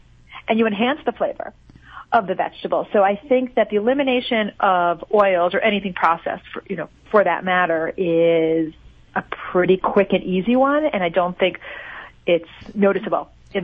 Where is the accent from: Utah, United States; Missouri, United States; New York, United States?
New York, United States; Yeah, I guess growing up in New York, I loved calzones